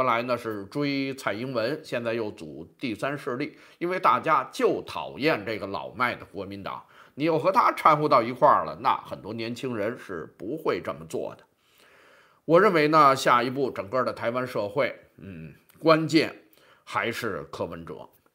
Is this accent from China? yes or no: no; New Zealand; 我可以负责任的讲，我们新西兰人也有基层民众